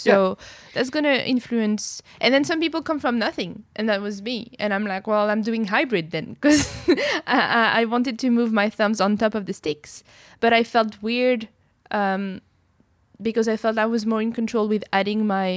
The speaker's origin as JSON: {"language": "English", "town": "Strasbourg", "region": "Grand Est", "country": "France", "said": "I come from Strasbourg, so."}